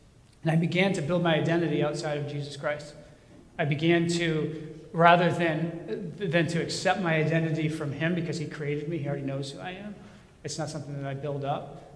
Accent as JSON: {"language": "English", "region": "Massachusetts", "country": "United States", "tie": "born there", "said": "Growing up, I was born in Massachusetts into a family I was loved very much."}